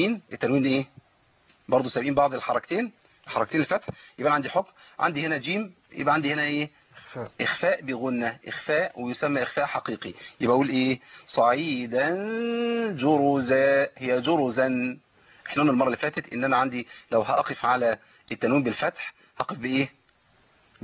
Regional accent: Egypt; في بعض الطرق اللي مش مقروه بيها هنا عندنا في مصر

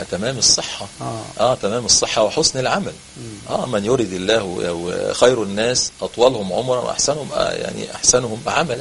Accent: Egypt; انما عندنا في مصر وانا يعني يا حاج يعني هي من تقدمت في السن.

